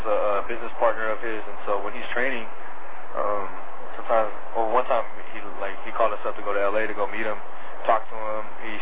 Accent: Alameda, California, United States; I came from Alameda, and Alameda High wasn't really big

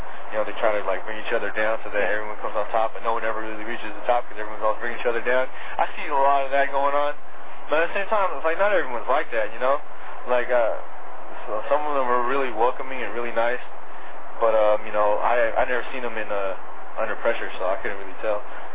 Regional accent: Alameda, California, United States; I came from Alameda, and Alameda High wasn't really big

